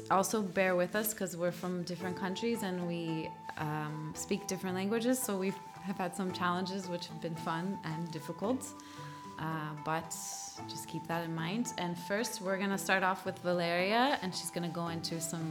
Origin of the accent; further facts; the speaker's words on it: United States; I'm from the United States